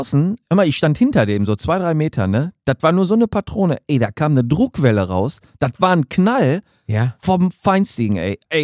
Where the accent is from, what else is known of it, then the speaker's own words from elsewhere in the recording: North Rhine-Westphalia, Germany; bei uns in Ruhrpott